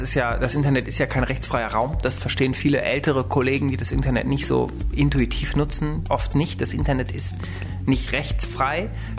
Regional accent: North Rhine-Westphalia, Germany; Ich komme aus Nordrhein-Westfalen, sitze im Deutschen Bundestag.

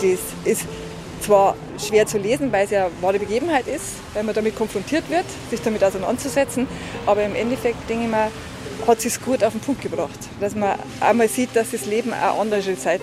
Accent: Schumhausen, Bavaria, Germany; born there; ich bin in Schumhausen geboren, bin 51 Jahre alt

